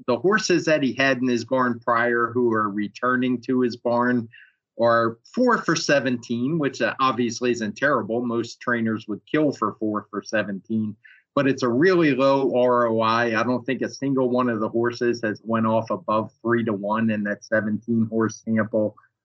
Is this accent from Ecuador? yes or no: no; Oklahoma City, Oklahoma, United States; here in my hometown of Oklahoma City